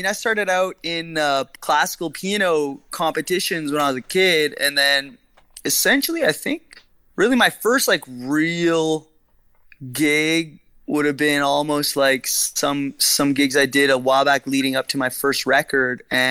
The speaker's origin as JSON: {"language": "English", "region": "New Brunswick", "country": "Canada", "tie": "born or raised there", "lives_now": "Halifax, Canada", "said": "I basically live in Halifax. I've been here for about 10 years. I grew up in New Brunswick, and I'm a French Canadian."}